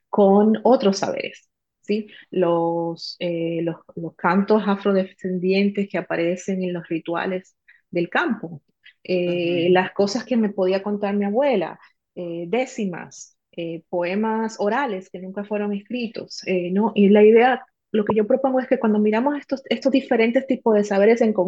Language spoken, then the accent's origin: Spanish; New Jersey, United States; yo crecí en New Jersey, que es un estado que tiene una población dominicana enorme.